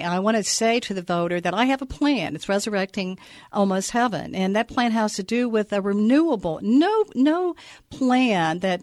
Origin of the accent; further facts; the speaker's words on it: West Virginia, United States; I'm a coal miner's daughter. I grew up on Buzzard Rock Mountain north of Charleston, that we didn't have hot and cold running water